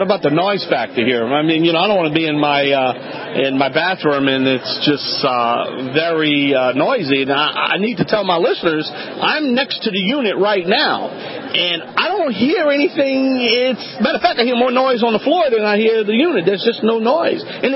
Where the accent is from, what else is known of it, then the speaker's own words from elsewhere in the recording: New Orleans, Louisiana, United States; Well, I'm Cajun, man. We have that that E is now an I. But, hey, Bob, you're one of the exhibitors here at this year's Kitchen and Bath Expo in my hometown, New Orleans, Louisiana.